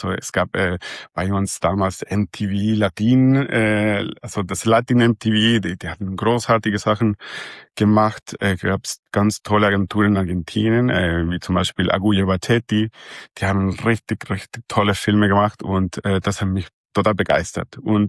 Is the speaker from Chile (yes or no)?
yes; Santiago, Santiago Metropolitan Region, Chile; now in Switzerland; Also, geboren bin ich in Chile, mittlerweile mit einem Schweizer Pass, weil mein Urgroßvater aus der Schweiz gekommen ist. Er hat sich immer daran gekümmert, dass alle in die Familie weiter Schweizer werden. Und ich war auch in einer Schweizer Schule in Santiago